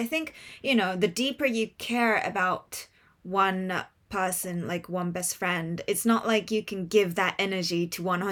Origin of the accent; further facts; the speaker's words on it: Japan; first language Japanese; English is a second language; my first language is Japanese, and like I went to school like almost like my whole school years was in Japan.